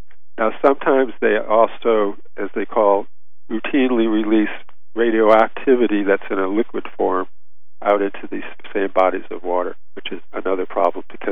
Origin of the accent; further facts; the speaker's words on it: Connecticut, United States; I'm originally from Connecticut, southeastern Connecticut, where the Millstone nuclear plants are